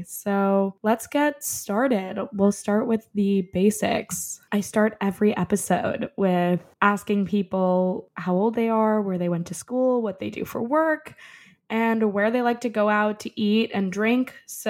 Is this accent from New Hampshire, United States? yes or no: no; New York City, New York, United States; I am born and raised in New York City. I'm a native New Yorker. I grew up on the Upper East and Upper West Side